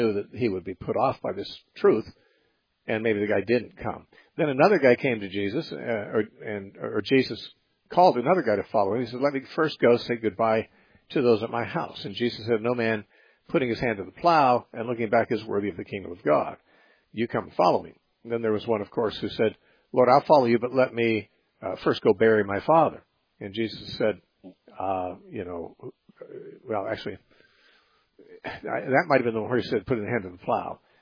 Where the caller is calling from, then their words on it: Vancouver, British Columbia, Canada; from Vancouver, B.C.